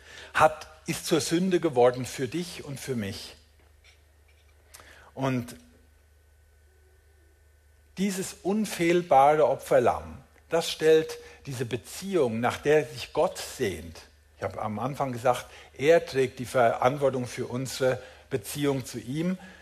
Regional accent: Germany; ich sage jetzt das Deutsch und deutlich, ihr hört schon, ich bin aus Deutschland, ich darf das.

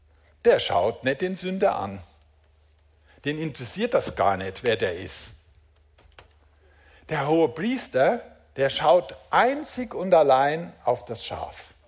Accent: Germany; ich sage jetzt das Deutsch und deutlich, ihr hört schon, ich bin aus Deutschland, ich darf das.

